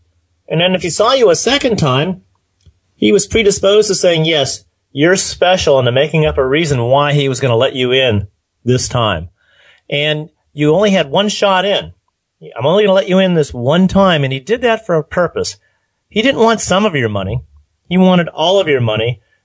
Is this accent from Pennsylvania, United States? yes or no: yes; Pennsylvania, United States; I grew up in Pennsylvania hunting.